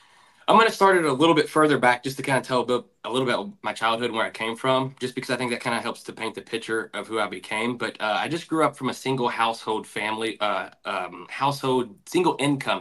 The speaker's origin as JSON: {"language": "English", "town": "Louisville", "region": "Kentucky", "country": "United States", "tie": "born or raised there", "said": "Then I ended up going to St. X, which is a private grade school, which where I grew up in Louisville is about 35 minutes away."}